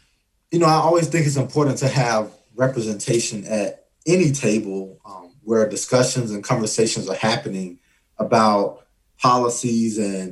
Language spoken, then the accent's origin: English; Alabama, United States; moved away; So I moved here from the South. So I came from Alabama.